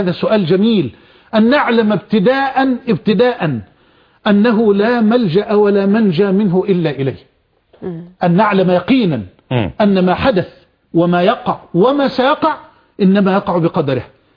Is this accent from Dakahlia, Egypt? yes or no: yes; Mansoura, Dakahlia, Egypt; أخ من إخواننا القضاء في المنصورة وأنا من المنصورة